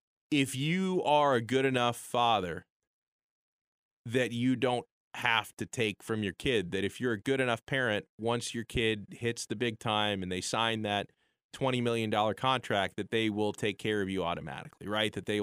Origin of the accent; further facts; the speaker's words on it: Florida, United States; No respect for my home state.